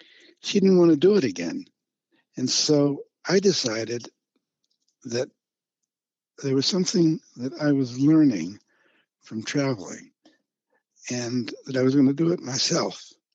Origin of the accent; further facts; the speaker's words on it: Philadelphia, Pennsylvania, United States; Well, I grew up in Philadelphia, and I was a scientific nerd.